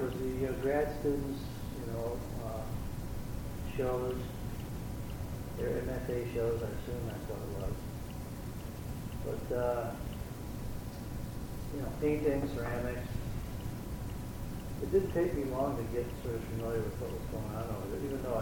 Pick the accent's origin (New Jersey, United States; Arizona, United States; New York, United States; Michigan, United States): Michigan, United States; Lansing; Well, I was born in 1950 in Lansing, Michigan.